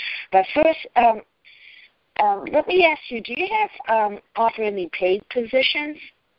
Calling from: Massachusetts, United States; Oh, hi, John. … I'm calling from Massachusetts.

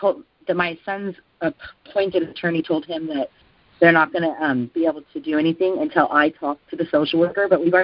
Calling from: California, United States; Hi, I'm calling from California.

